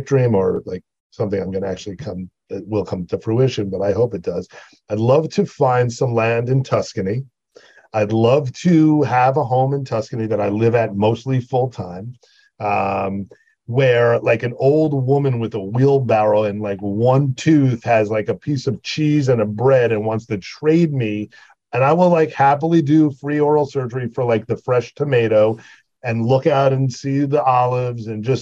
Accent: New York, United States; now in New Jersey, United States; So, you know, it's funny growing up on Long Island and then moving and living in New Jersey, which has been amazing to me and my kids and my family.

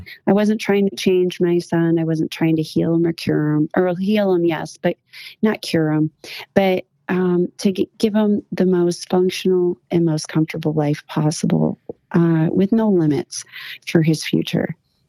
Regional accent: Michigan, United States; I will be at the Reawaken America tour, June 7th in Michigan, my hometown.

